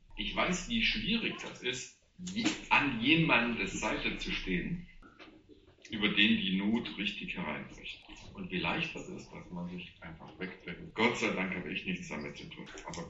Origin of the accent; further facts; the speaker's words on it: Germany; Lieben, ich sage das als ein Deutscher.